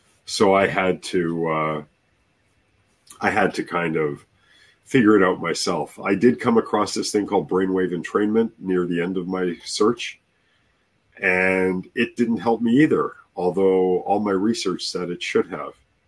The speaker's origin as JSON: {"language": "English", "country": "Canada", "tie": "born or raised there", "said": "I grew up in Canada with the snow."}